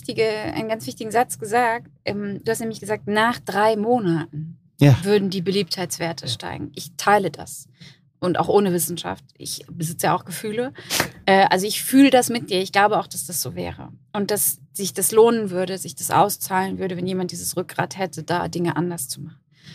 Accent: Rhineland-Palatinate, Germany; So, ich komme aus Rheinland-Pfalz

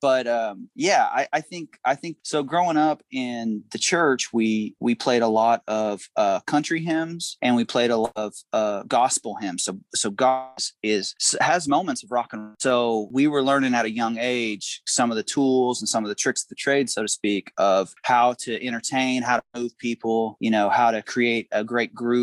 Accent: Indiana, United States; now in Nashville, United States; No, I grew up, we're all from Southern Indiana, which is about 3 hours north of Nashville.

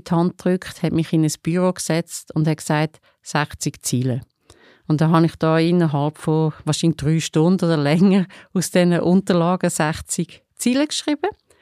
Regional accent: Lucerne, Switzerland; now in Zurich, Switzerland; ich bin gerade frisch auf Zürich gezügelt, von Luzern. Ja. Ich habe die meisten Jahre von meiner Kindheit und Jugend in Luzern verbracht

